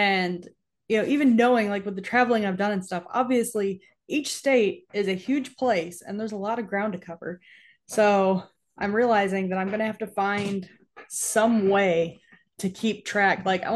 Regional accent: New York, United States; growing up in New York, I was like way upstate, like 7 hours from the city. I only ever went to the city once, and it is like culture shock.

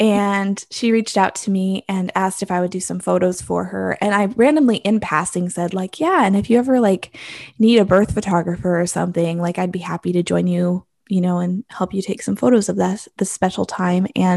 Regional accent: Oregon, United States; I grew up in Oregon, and he lived in Missouri.

